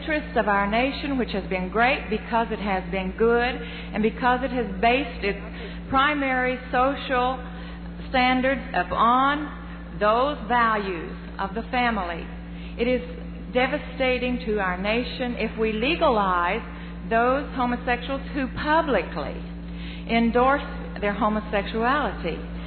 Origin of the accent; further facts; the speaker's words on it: Oklahoma, United States; from Oklahoma.